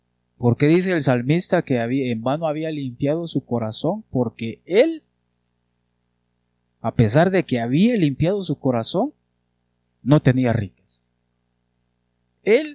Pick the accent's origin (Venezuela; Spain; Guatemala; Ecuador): Guatemala; como yo vivo en Guatemala, nací en Guatemala, soy guatemalteco